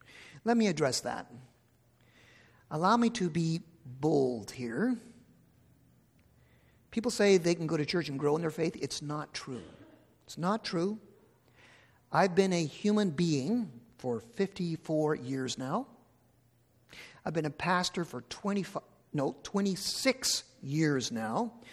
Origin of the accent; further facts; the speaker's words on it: Blythe, Ontario, Canada; As many of you know, I grew up in Blythe, Ontario. Grew up on a farm. We were a farm family.